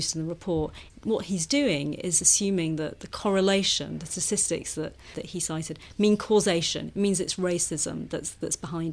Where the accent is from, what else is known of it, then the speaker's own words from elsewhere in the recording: Oldham, North West England, United Kingdom; I grew up in Oldham in the northwest of England. I personally experienced racism.